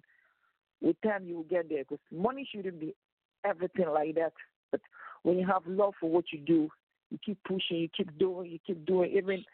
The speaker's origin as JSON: {"language": "English", "country": "Ghana", "said": "I'm from West Africa, Ghana, a peaceful, loving, friendly nation."}